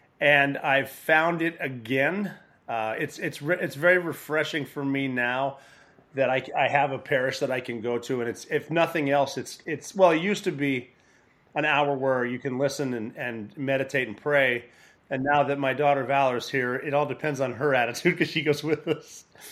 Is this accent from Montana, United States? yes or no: yes; Montana, United States; You know, I grew up hunting in Montana